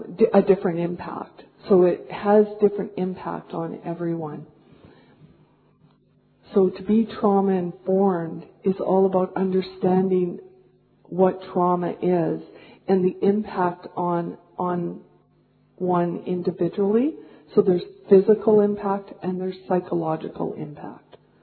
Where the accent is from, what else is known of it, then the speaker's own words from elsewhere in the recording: Canada; I come from Canada, and I've worked for 35 years in mental health and psychiatry